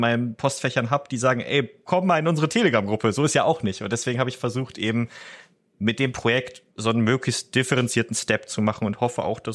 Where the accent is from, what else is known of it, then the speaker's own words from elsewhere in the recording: North Rhine-Westphalia, Germany; ich bin am Niederrhein aufgewachsen, in so einem kleinen beschaulichen Ort in der niederländischen Grenze